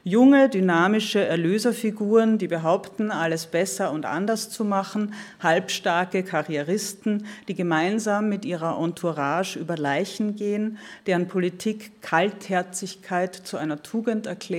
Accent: Austria; now in Berlin, Germany; Alle Österreicher in Berlin, die ich kenne, mich selbst eingeschlossen

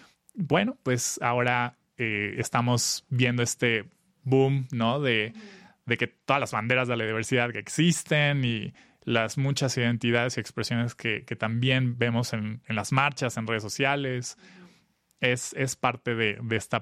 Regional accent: State of Mexico, Mexico; Yo nací en Texcoco, pero crecí en lo cerca de donde ahora es el nuevo aeropuerto de el AIFA, en el norte de Ciudad de México, Estado de México, rumbo a Pachuca, pero en una comunidad muy pequeña

